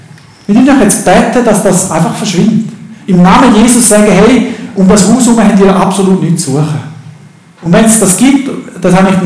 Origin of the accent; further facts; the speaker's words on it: Switzerland; Und als Schweizer habe ich dann schon gedacht